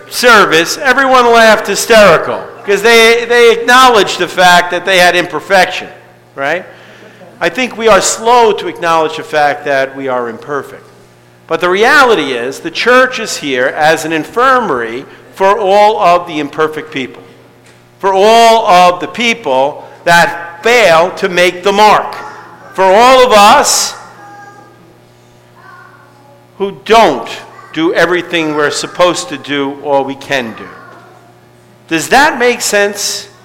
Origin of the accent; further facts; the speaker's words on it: Staten Island, New York, United States; I grew up in Staten Island, and although we had some wildlife, we did not have many sheep